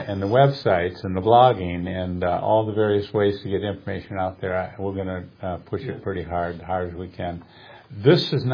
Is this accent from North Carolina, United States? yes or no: yes; Charlotte, North Carolina, United States; I'm from Charlotte, North Carolina.